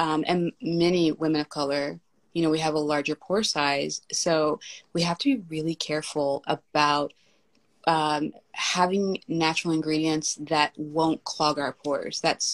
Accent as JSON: {"language": "English", "region": "Kentucky", "country": "United States", "tie": "born or raised there", "said": "So, our hemp seed oil is from Kentucky, my home state."}